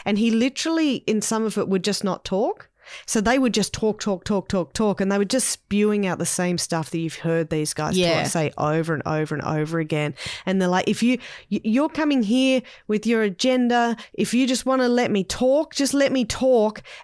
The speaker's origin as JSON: {"language": "English", "region": "England", "country": "United Kingdom", "said": "I'm from England as well."}